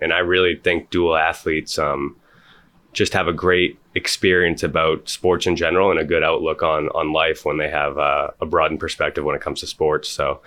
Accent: Weymouth, Massachusetts, United States; I grew up in Weymouth schools. When it was time to go to high school, my family was very religious. Grew up in a pre-religious household, which is awesome. Faith's like a pretty big part of my life.

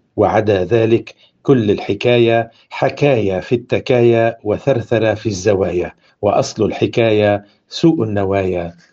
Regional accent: Lebanon; عندنا في لبنان

